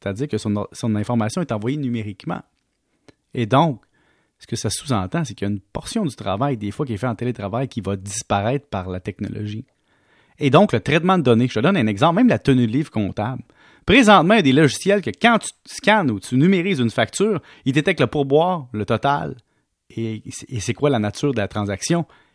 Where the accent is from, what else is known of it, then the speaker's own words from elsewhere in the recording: Valleyfield, Quebec, Canada; Je viens de Valleyfield, tu le sais.